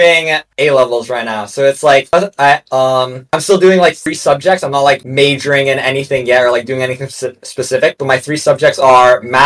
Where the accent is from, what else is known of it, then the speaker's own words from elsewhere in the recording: Hong Kong; I'm from Hong Kong.